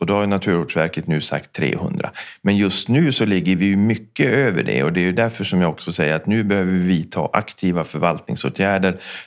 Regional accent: Norsjö, Västerbotten County, Sweden; Jag är ju från Västerbotten, från Norsjö, av födsel och ohejdad vana. För sig utflyttad till västkusten i yngre år och återflyttad.

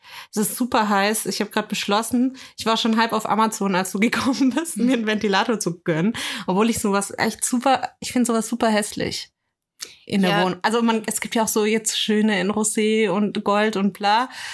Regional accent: Stuttgart, Baden-Württemberg, Germany; weil Stuttgart gehört so zu meiner Heimat

